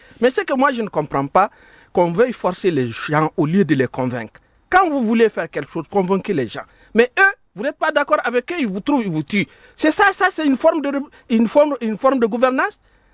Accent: Diré, Tombouctou, Mali; moi, je suis de Direi.

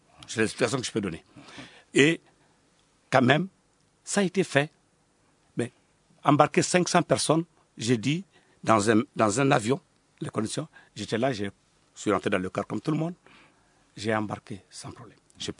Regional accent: Mali; Je suis un Malien

